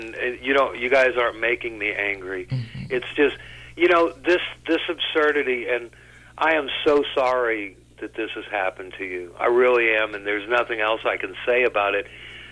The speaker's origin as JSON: {"language": "English", "region": "Florida", "country": "United States", "tie": "born or raised there", "said": "And I'm talking about growing up in Florida."}